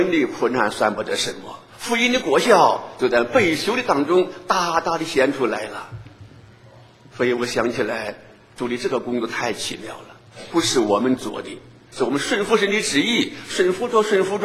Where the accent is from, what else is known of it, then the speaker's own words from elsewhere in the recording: China; 我是中国人，我要为中国同胞付上代价